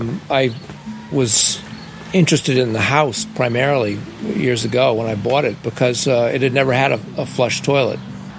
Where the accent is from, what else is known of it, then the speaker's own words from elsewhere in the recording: Massachusetts, United States; from Berkshire County.